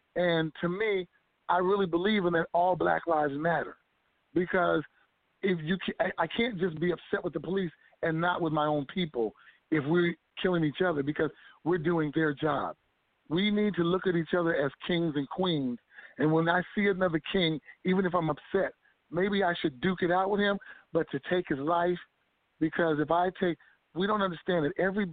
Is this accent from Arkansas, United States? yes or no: no; Sacramento, California, United States; also born or lived in East Palo Alto; I'm originally from the Bay Area, East Palo Alto, California. Grew up in Sacramento, California, back in 1992.